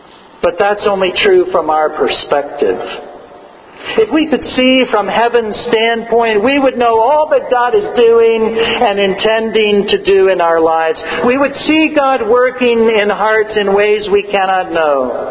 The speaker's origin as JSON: {"language": "English", "town": "San Diego", "region": "California", "country": "United States", "said": "In fact, my dreams, as I've told you, were of a warmer place than this. Since I'm from San Diego."}